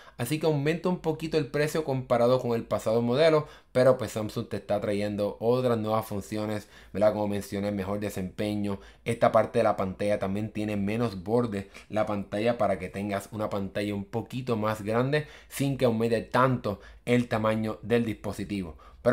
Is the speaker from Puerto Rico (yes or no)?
yes; Puerto Rico; Yo soy de Puerto Rico